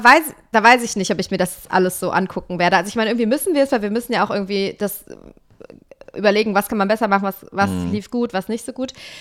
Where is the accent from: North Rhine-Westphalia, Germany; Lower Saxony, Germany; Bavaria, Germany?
North Rhine-Westphalia, Germany; Aber ich komme leider aus NRW und da ist das ein bisschen schwierig